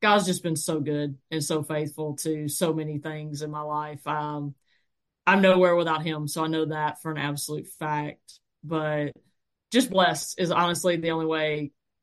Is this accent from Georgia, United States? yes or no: yes; Georgia, United States; this is where I get torn in my life because I am born and raised in Georgia, but my PhD is from Auburn